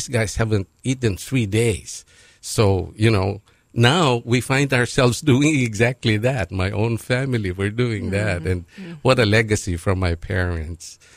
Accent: Pangasinan, Philippines; also born or lived in Tarlac; I was born in Tarlac. That's the middle part. That's the middle island. Not actually the middle island, but the major island in the Philippines. Okay. And then I grew up in Pangasinan.

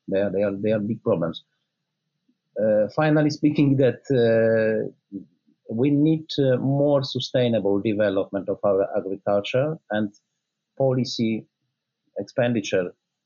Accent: Poland; English is a second language; like in pig farming country, which I know best, my home country, Poland.

